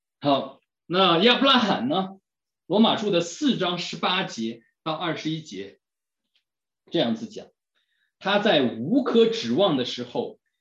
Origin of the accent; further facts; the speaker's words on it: China; 因为 他也是我们中国人的父，中国人中国基督徒的父。